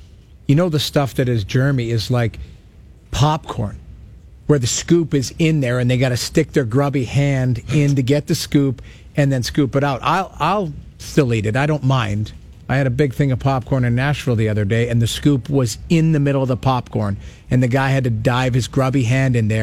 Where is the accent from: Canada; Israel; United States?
Canada; So you're like, I'm from Canada. Whereabouts? Well, I live in Toronto now.